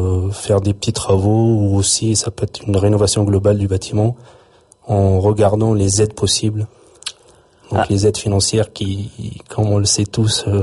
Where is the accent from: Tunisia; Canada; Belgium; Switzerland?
Tunisia; moved away as an adult; now in France; moi, je suis arrivé en France de Tunisie, donc il y a une douzaine d'années, justement pour poursuivre mes études